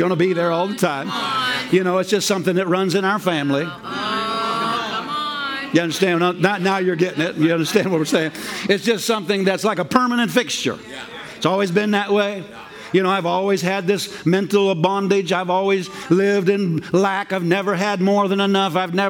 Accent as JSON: {"language": "English", "region": "Pennsylvania", "country": "United States", "tie": "born or raised there", "said": "A mountain, like for example, I grew up in Pennsylvania, and, there in Pennsylvania, there was what do they call them? The Appalachian Mountains."}